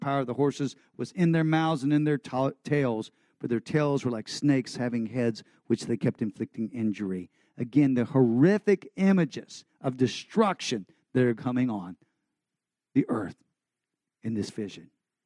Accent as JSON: {"language": "English", "region": "Texas", "country": "United States", "said": "Because I'm from Texas, and I can kick everyone's backside."}